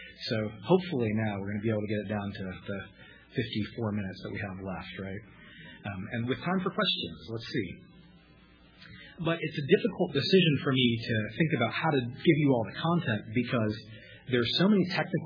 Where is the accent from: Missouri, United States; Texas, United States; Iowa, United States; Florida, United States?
Florida, United States; Tampa; also born or lived in Detroit / Davidson; I was born in Detroit, Michigan, grew up in Tampa, went to college in Davidson, North Carolina